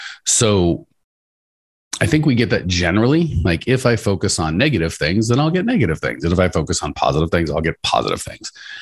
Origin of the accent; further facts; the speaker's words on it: United States; I've been born and raised in the United States, and I assumed prisons elsewhere probably weren't great.